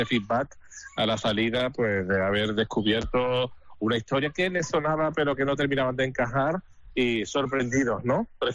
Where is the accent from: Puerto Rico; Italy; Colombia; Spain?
Spain; Huelva, Andalusia; Aquí en Huelva siempre se está bien. Yo, que además soy onubense, encantado de estar en mi tierra